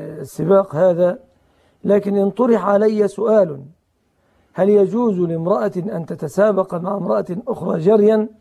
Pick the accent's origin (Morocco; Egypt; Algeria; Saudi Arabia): Egypt; عندنا في مصر